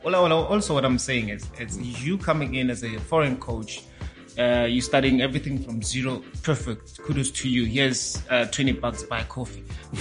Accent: South Africa; we watch the Bafana, we are South African games more than anything else.

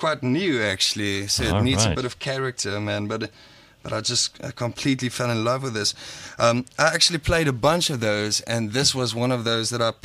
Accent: South Africa; accent: Afrikaans; The first thing that they mentioned was my accent. I've got a strong Afrikaans accent, actually.

